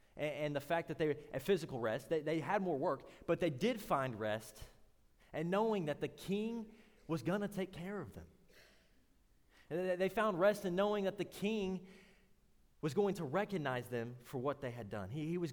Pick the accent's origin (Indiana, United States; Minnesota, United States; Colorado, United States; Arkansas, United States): Arkansas, United States; Omaha; I came from Omaha, Arkansas, and I think we're a little behind over there.